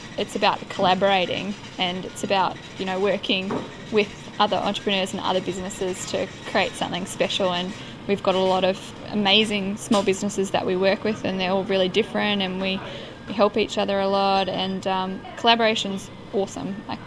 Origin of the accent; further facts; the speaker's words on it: Tasmania, Australia; So we grew up in Tasmania and we still have our organic farm here, so it's obviously a very dear spot to us.